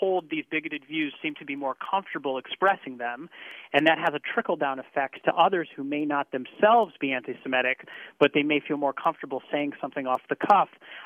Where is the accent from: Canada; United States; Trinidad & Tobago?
United States; West Bloomfield, Michigan; Speaking personally, I grew up here. I'm from West Bloomfield. I went to day school here.